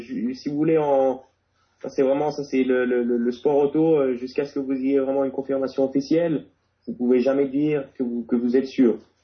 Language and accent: French; Geneva, Switzerland; Je suis né à Genève, j'ai vécu toute ma vie là-bas et je vis encore actuellement à Genève, mais je ne suis pas suisse. Je suis français-italien, résident à Genève en fait.